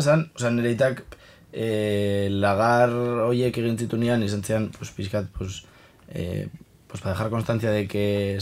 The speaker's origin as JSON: {"language": "Basque", "town": "Villabuena de Álava", "region": "Basque Country", "country": "Spain", "said": "ni ara Berriozakoa naiz, Eskuernagakoa, han bertakoa"}